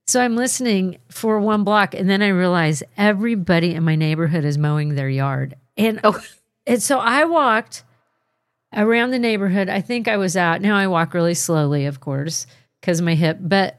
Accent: Dallas, Texas, United States; I took this opportunity to reacquaint myself with my hometown. I love that idea. Especially Dallas, there's so much to do there.

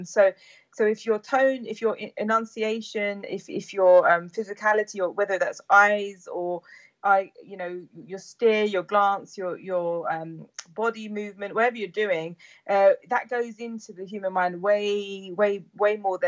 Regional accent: United Kingdom; I had a short called Things I'm Asked as a British Muslim.

